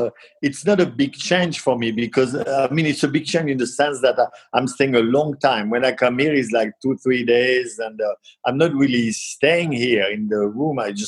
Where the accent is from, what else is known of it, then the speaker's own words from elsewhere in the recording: Auvergne-Rhône-Alpes, France; English is a second language; This is where I grew up in France, in this countryside of France near Lyon. And the house of my parents was really in the surrounded by vineyard and field and woods.